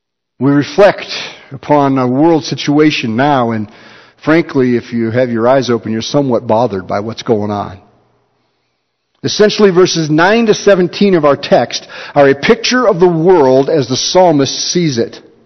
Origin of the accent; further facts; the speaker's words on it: Chicago, Illinois, United States; I grew up in the Chicago area, and State Street in Chicago was home to a number of magnificent department stores